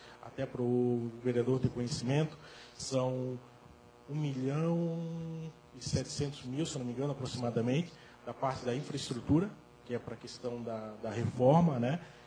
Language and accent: Portuguese; Brusque, Santa Catarina, Brazil; Eu sou de Brusque.